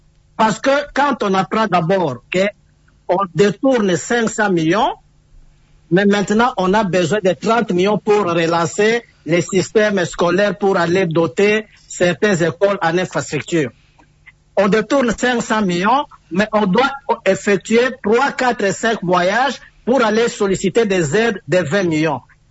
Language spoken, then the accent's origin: French; DR Congo; chez nous en République démocratique du Congo